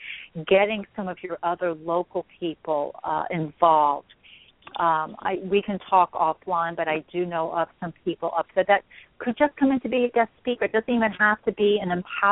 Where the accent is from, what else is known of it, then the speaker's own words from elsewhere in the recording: Seaford, Delaware, United States; I grew up in Seaford.